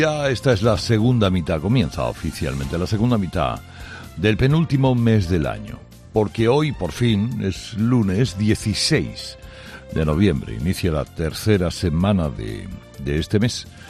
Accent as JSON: {"language": "Spanish", "region": "Andalusia", "country": "Spain", "said": "Los únicos que bajan contagios y además ocupación hospitalaria prácticamente somos los andaluces."}